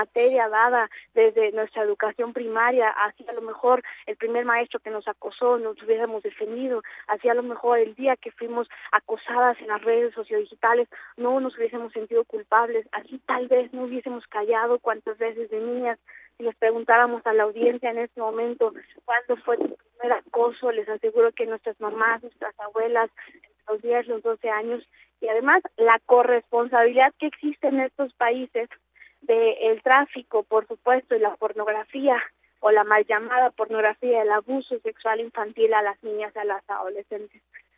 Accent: Huauchinango, Puebla, Mexico; soy originaria de la Sierra Norte de Puebla, de Huauchinango

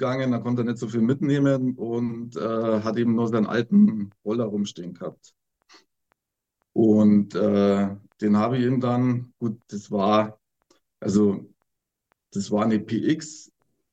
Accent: Aichach, Bavaria, Germany; Und ich komme aus der Nähe von Augsburg, Eichach

